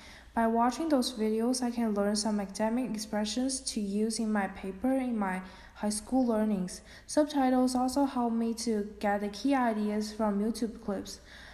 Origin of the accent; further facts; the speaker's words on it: China; accent: Chinese; English is a second language; our English will have like Chinese accents